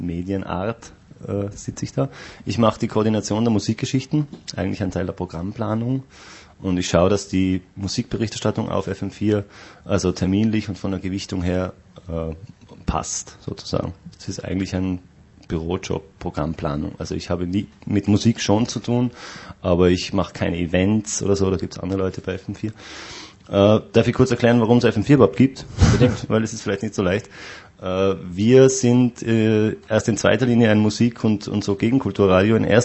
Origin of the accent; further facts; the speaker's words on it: Vienna, Austria; Ja, ich komme aus Wien.